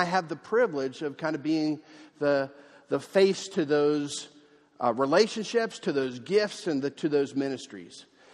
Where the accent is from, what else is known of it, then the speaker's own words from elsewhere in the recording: New Jersey, United States; I'm from Jersey. I'm loud.